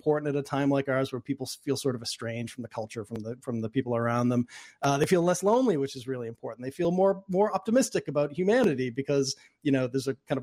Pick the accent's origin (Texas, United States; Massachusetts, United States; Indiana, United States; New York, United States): Massachusetts, United States; Boston; I grew up in Boston, so I got to see my parents kind of chatting up everyone everywhere they went.